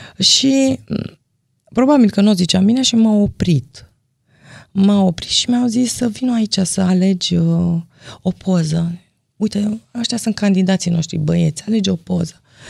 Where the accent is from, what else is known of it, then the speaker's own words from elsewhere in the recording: Brașov, Brașov County, Romania; Din Brașov, că aveam și accent.